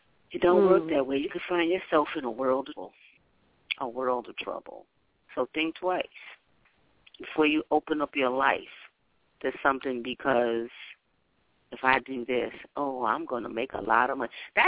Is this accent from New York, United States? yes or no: yes; New York City, New York, United States; Young and dumb, growing up in Harlem.